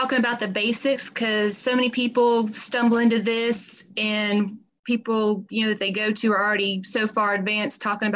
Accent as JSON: {"language": "English", "region": "North Carolina", "country": "United States", "said": "Like I said … from North Carolina."}